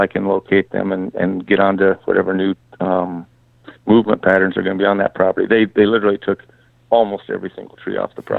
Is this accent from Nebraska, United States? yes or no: yes; North Bend, Nebraska, United States; I grew up in North Bend, and so my family still has connections and with some folks over that way, and people that knew me growing up and that type of thing.